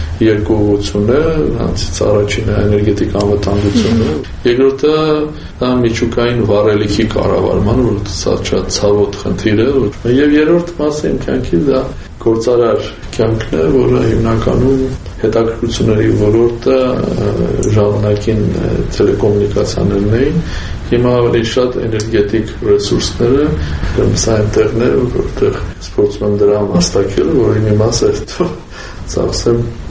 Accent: Yerevan, Armenia; born there; Երևանը, որտեղ ես ծնվել եմ

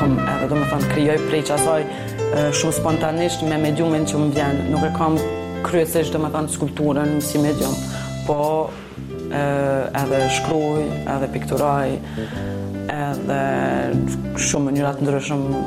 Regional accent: Switzerland; Jam lindë dhe jam rritë në Zvicër, e kam vendosë me ardhë, me jetu e me punu në Kosovë.

